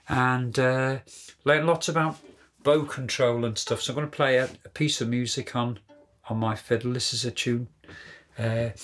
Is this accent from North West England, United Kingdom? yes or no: yes; North West England, United Kingdom; And it's red, and I'm a Scouser, so that's very good, isn't it, really? Yeah, I mentioned also I learned my music around Merseyside.